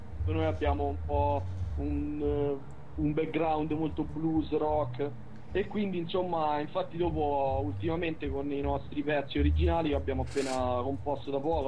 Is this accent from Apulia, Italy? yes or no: no; Orvieto, Umbria, Italy; intanto noi siamo d'Orvieto.